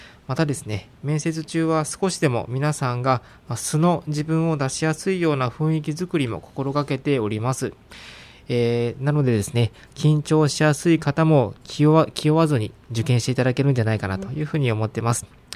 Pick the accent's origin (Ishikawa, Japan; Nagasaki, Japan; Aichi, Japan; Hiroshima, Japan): Aichi, Japan; Seto; もう瀬戸市出身で、もう、そうです、生まれは瀬戸市外でしたけども、もうすぐ瀬戸に引っ越してきまして、もう今までずっと瀬戸に住んでおります。